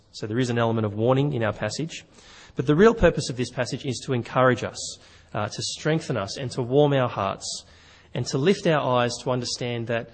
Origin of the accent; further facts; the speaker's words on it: Australia; for me as an Australian